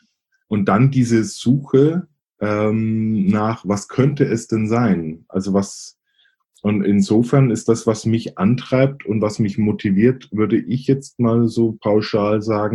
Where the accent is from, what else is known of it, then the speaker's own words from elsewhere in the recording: Bavaria, Germany; accent: Franconian; Ich komme ursprünglich aus Oberfranken. Der ein oder anderen wird sicherlich auffallen vielleicht an meinem Akzent. Fränkische legt man irgendwie nie ganz ab.